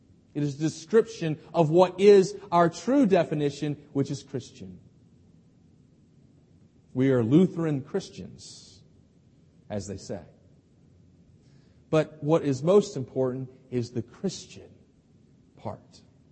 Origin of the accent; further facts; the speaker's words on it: the South, United States; I was actually born in the South, and I kind of like that I was born in the South. I'm not proud of everything that the South has done, but I like being a Southerner.